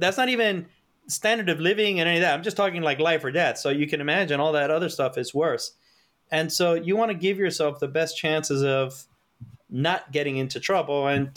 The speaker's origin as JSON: {"language": "English", "town": "Miami", "region": "Florida", "country": "United States", "said": "I'm from Miami, so a lot of the houses were one-story homes."}